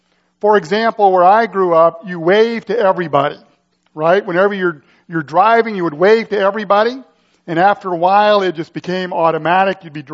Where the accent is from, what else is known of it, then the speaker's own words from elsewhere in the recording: Blackburn, Missouri, United States; I grew up in Blackburn, Missouri, population 314. Pretty small. Actually, we grew up on a farm.